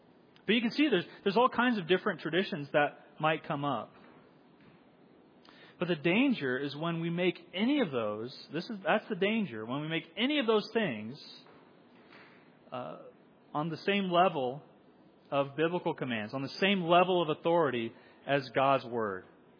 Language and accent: English; Springfield, Missouri, United States; also born or lived in Iowa; And I'm from right around here. I was born and raised in Iowa. I grew up in Springfield, Missouri. I consider this place my home.